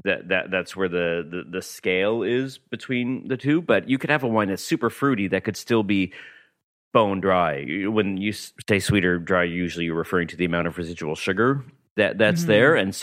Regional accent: Winnipeg, Manitoba, Canada; moved away as an adult; now in Vancouver, Canada; I grew up in Winnipeg.

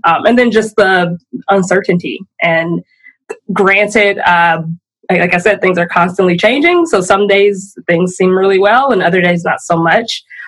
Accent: Michigan, United States; now in Milwaukee, United States; So I'm originally from Michigan. I've been in Milwaukee for almost a decade now. So most of my family continues to live there.

